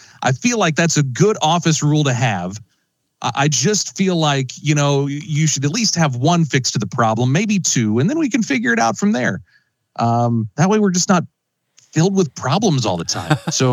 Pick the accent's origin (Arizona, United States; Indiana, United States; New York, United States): Indiana, United States; Logansport; I was a junior at Logan Sport High School, where I grew up there in Cass County, Indiana.